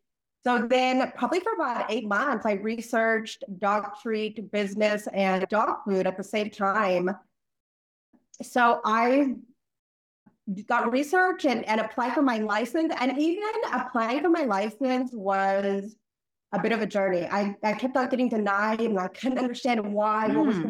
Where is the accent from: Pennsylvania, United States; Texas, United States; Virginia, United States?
Texas, United States; I'm from Texas too. So we have a lot of Tex-Mex is a big theme here.